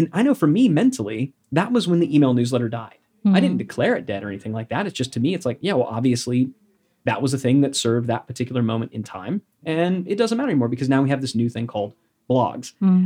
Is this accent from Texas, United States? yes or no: yes; Texas, United States; I'm going to put on my redneck hat, right? Growing up in Texas, like I'm allowed to say that.